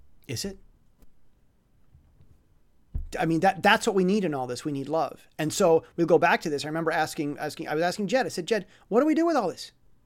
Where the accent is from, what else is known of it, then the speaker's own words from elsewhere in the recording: United States; I'm sorry, I'm American, we touch our food, and we're not so worried about it.